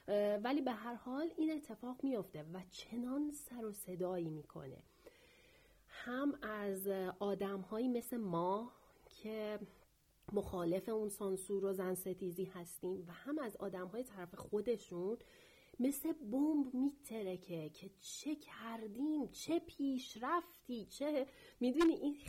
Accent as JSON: {"language": "Persian", "country": "Iran", "said": "ولی خب ما به عنوان یک ایرانی میدونیم"}